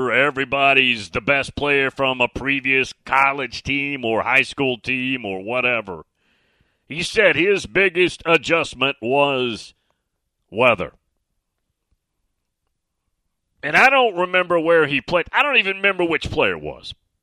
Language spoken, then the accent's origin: English; the South, United States; and again, I'm from the South, so you're probably going to laugh at my cold stories.